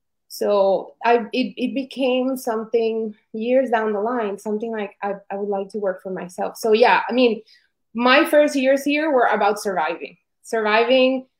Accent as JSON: {"language": "English", "country": "Colombia", "tie": "born or raised there", "second_language": "English", "lives_now": "United States", "said": "I didn't grow up here. I grew up in Colombia. And when I came here, it was something temporary."}